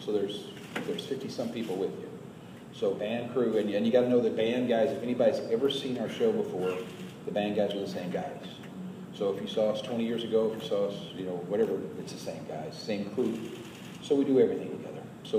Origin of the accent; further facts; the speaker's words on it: Oklahoma, United States; I didn't expect it to be, just because I'm from Oklahoma.